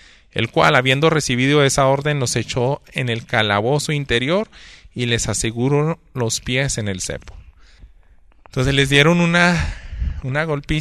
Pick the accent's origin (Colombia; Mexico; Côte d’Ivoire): Mexico; como buen mexicano, decimos: no somos barberos